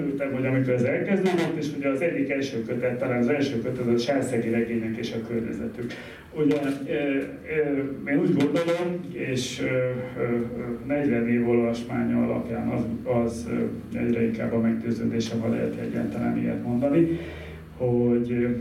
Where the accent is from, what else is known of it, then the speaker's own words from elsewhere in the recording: Nagykanizsa, Zala, Hungary; magam is vidéki lévén, nagykabizsai lévén